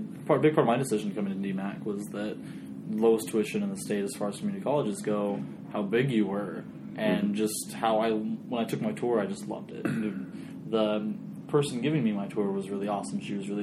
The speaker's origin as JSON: {"language": "English", "town": "West Burlington", "region": "Iowa", "country": "United States", "said": "I'm from West Burlington, which is the home of Southeastern Community College."}